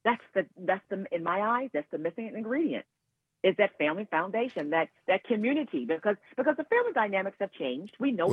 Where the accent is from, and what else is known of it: Cleveland, Ohio, United States; born or raised there